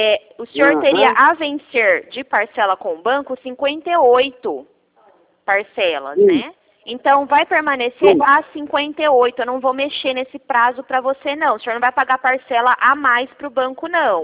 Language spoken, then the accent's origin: Portuguese; Marília, São Paulo, Brazil; Não, eu sou de Marília, é interior de São Paulo.